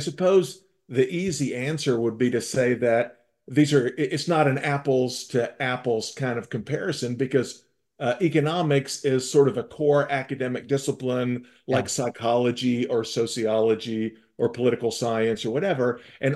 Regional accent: Tennessee, United States; So I grew up near the Smoky Mountains in eastern Tennessee

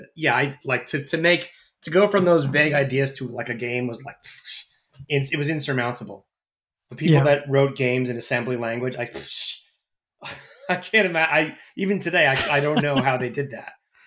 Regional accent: Stony Brook, New York, United States; now in New York City, United States; And I went to SUNY Stony Brook, which is my hometown, for engineering.

